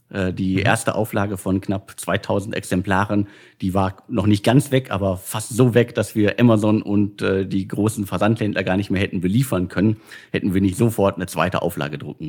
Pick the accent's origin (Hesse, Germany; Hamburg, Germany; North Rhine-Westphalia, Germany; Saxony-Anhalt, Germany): North Rhine-Westphalia, Germany; Bottrop; Also ich bin ja aus Bottrop und von uns aus konnte man früher noch die Flutlichtmasten